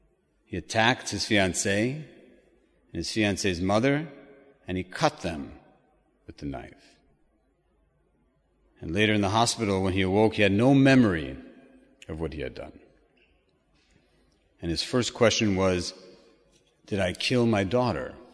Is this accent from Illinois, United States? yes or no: yes; Chicago, Illinois, United States; I grew up in the States. I grew up in Chicago.